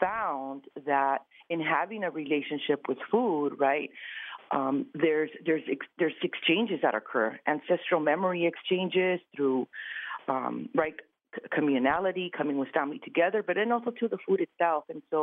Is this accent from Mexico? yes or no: yes; Mexico; I always knew that I was Mexican or was growing up in Mexican culture, but it was never defined and it was never called out.